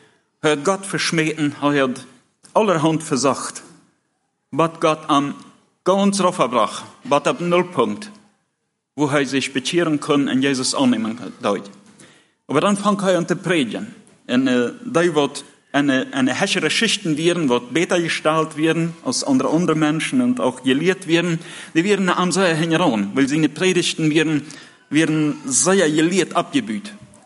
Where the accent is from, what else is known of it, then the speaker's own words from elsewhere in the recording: Russia; German is a second language; moved away as an adult; now in Germany; Ich bin in Russland geboren. Wir sind 19 Jahre, als wir in Deutschland kommen